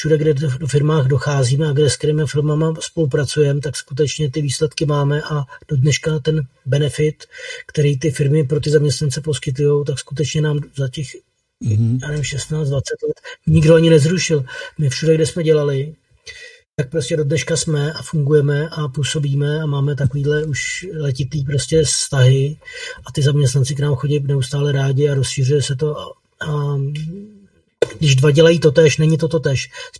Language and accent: Czech; Prague, Czechia; jsem teda z Prahy, na Praze 4 máme jako ambulanci